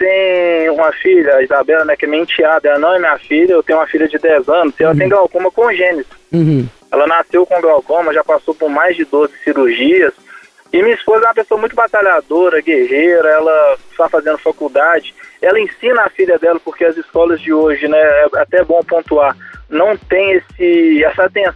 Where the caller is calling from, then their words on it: Belo Horizonte, Minas Gerais, Brazil; Belo Horizonte.